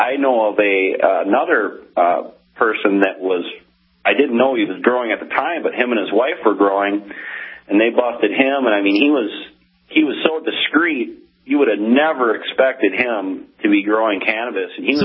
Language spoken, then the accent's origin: English; Minneapolis, Minnesota, United States; they're 21 years of growing up in North Minneapolis and being around, people that are supposedly, gangsters and things like this.